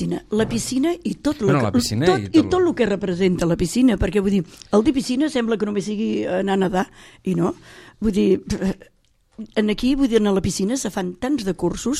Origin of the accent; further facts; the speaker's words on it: Palamós, Catalonia, Spain; born there; also born or lived in La Cala; no sóc calera de naixement, vaig néixer a Palamós, les meves arrels són caleres, els meus pares eren caleros, tota la meva família